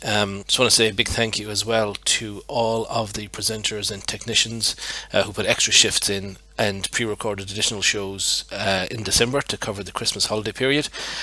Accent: Ireland; accent: Irish; We just got back from a family holiday in Ireland last week, so I've got my accent is fully recharged

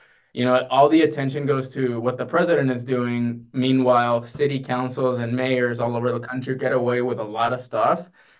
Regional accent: Texas, United States; I wanted to be back in my home state of Texas

